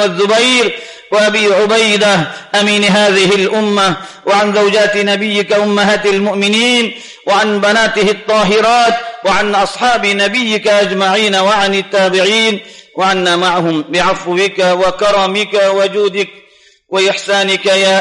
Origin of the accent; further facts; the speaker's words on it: India; أنتقل بكم إلى ما يحدث في بلادنا الهند